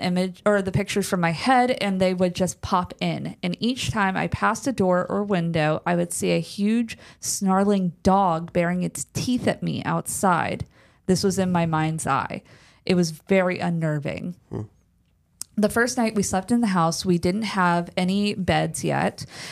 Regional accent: Atlanta, Georgia, United States; now in Savannah, United States; Our house is just a mile and a half outside of the city limits of Savannah. We are originally from Atlanta

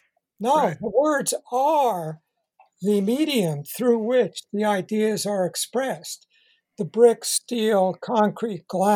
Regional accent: Great Neck, New York, United States; In New York, when I grew up in Great Neck, Long Island

